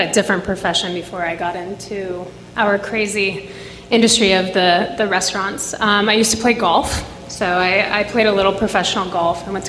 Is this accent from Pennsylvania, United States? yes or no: no; Grass Valley, California, United States; also born or lived in San Francisco; I was born and raised, I was raised in Grass Valley.